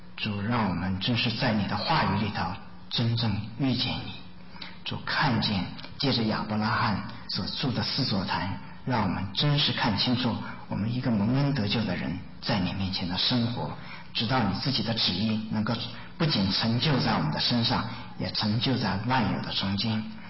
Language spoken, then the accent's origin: Chinese; China; now in United States; 我们都是漂洋过海过来的，对不对？我们都离开过自己的家乡，离开过本地。什么叫本族呢？我们是中国人，等到我们到了美国之后，经过一段时间生活在这里头，我们就变得怎么样，有点美国化了